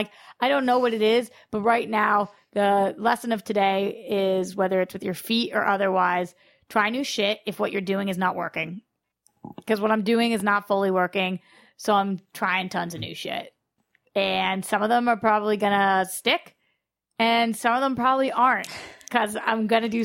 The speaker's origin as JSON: {"language": "English", "town": "Boston", "region": "Massachusetts", "country": "United States", "lives_now": "Los Angeles, United States", "said": "I never used to be like this when I came from Boston, but now that I've been out in LA, I so am."}